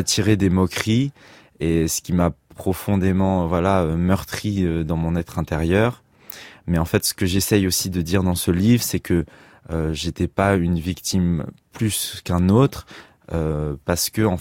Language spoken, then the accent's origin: French; Saint-Cyr-sur-Loire, Centre-Val de Loire, France; Alors j'ai grandi à Saint-Cyr-sur-Loire, qui est une ville de l'Indre-et-Loire, à côté de Tours.